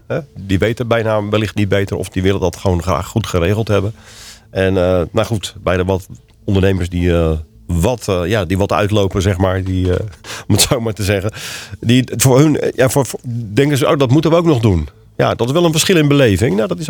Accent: Netherlands; Of zijn wij Nederlanders, maken wij ons daar al drukker over?

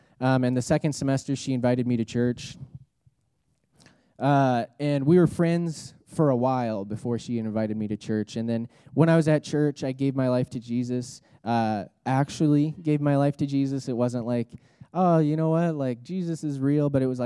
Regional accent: Texas, United States; But I grew up in Texas, so, like, everybody's Christian there.

